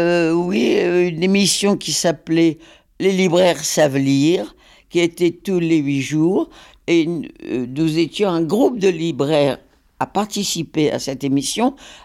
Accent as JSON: {"language": "French", "region": "Hauts-de-France", "country": "France", "tie": "born or raised there", "said": "Parce que en 40, nous avons quitté le Nord pour aller dans le Midi parce que nous étions des réfugiés. Bon, on n'est pas resté très longtemps parce que on a été occupé tout de suite. On est remonté dans le Nord. Notre maison n'était pas détruite."}